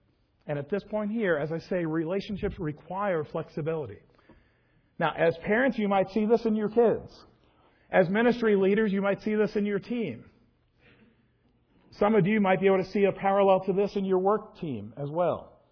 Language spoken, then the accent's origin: English; New York City, New York, United States; See, I grew up in New York City, land known for growing sensitive, kind, patient people.